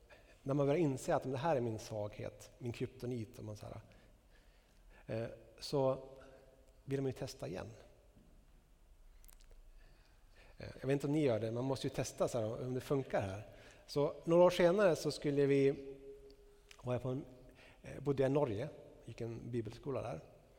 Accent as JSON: {"language": "Swedish", "region": "Västerbotten County", "country": "Sweden", "tie": "born or raised there", "said": "Jag växte upp i Norrland, utanför Skellefteå. Mina pappa var bonde, mamma hemmafru."}